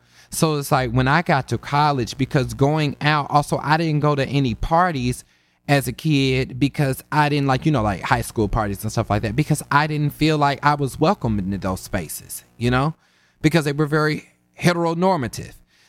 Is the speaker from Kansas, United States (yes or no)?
yes; Kansas, United States; moved away; But I think growing up in Kansas, I don't think I realized the homophobia of the Midwest until I had left